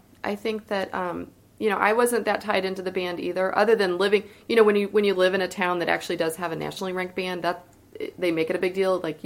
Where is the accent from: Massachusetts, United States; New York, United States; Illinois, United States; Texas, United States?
Illinois, United States; O'Fallon; who performed, which is the band from my hometown.